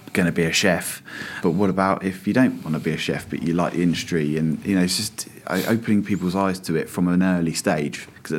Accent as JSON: {"language": "English", "region": "South East England", "country": "United Kingdom", "tie": "born or raised there", "said": "So I'm from Berkshire, born and bred around here, went to school and first jobs and things always from around this area."}